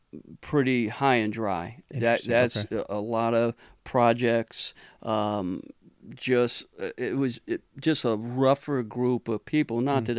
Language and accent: English; Covington, United States; I did. I'm local. I grew up in Covington.